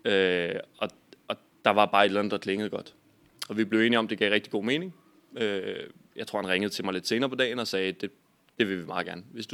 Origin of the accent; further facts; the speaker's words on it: Skævinge, Capital Region of Denmark, Denmark; Jeg voksede op i Skævinge, en lille bitte by.